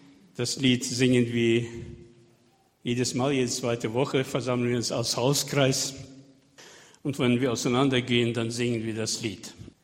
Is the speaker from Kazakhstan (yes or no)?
yes; Kazakhstan; now in Halle, Germany; Dann kamen wir aus Kasachstan, waren auch einige Familien